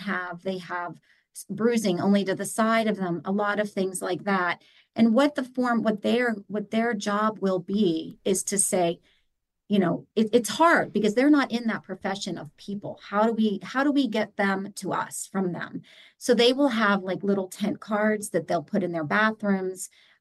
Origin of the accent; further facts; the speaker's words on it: Pittsburgh, Pennsylvania, United States; I'm from Pittsburgh. We have floods over here. We had a flood in Millvale.